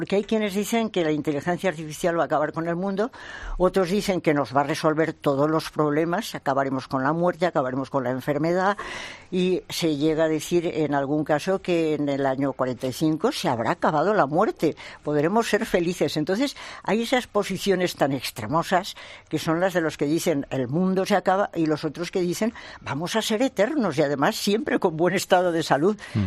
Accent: Valencian Community, Spain; Pues de momento bien, pero muy preocupada por mi tierra porque soy valenciana.

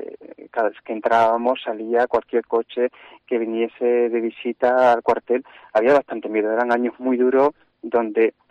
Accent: Jaén, Andalusia, Spain; me bajé para mi tierra, para Jaén

